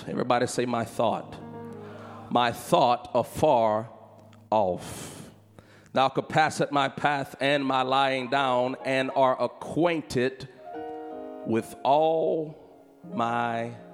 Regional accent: Louisiana, United States; I come from Louisiana, and we are glad to be here at New Life this morning.

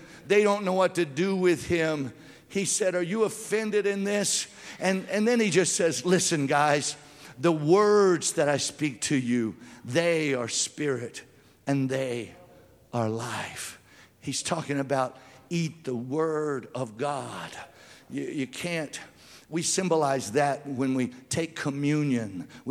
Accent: Louisiana, United States; Boy, I grew up in South Louisiana.

